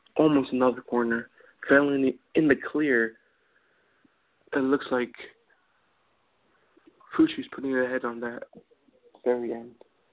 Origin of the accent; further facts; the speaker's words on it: Houston, Texas, United States; from Houston.